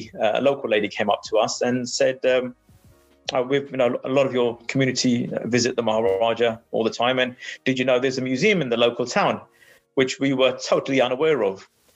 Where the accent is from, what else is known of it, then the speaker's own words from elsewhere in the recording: United Kingdom; born there; And I, as a British-born Sikh, had never heard of them.